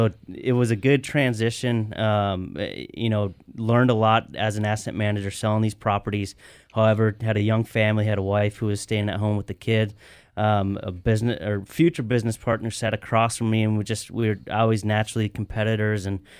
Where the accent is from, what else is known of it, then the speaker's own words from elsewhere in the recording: Minnesota, United States; No, I grew up in Minnesota in the Midwest, and had enough of the cold after living there.